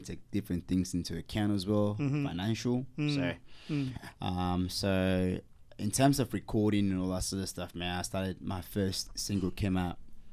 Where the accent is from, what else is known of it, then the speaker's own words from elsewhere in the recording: Eastern Province, Sierra Leone; also born or lived in Freetown; So I was born in Sierra Leone. Born in a little town called Lago Jasawabu. So it's like Kenema district, you know what I mean? But you know, then come to Freetown, and then the war happened.